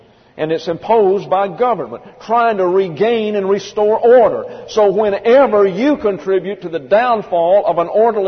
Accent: Missouri, United States; But I'm from a little community outside of St. Louis.

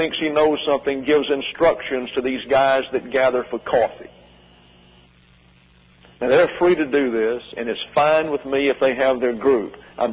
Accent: the South, United States; born there; I was born in the South. The ladies are respected in the South. I've noticed that's not necessarily true up here.

